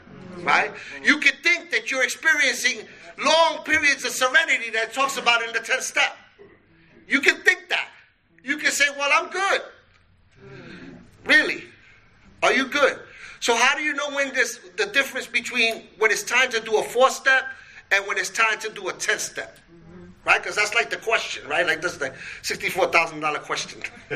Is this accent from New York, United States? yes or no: yes; Brooklyn, New York, United States; because I'm from Brooklyn, and we have bodegas.